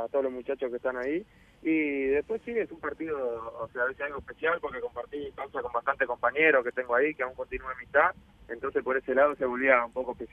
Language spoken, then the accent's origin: Spanish; Salinas, Canelones, Uruguay; moved away as an adult; also born or lived in Spain; yo salí de Salinas, jugaba ahí, a los 7 años me fui a jugar a Danubio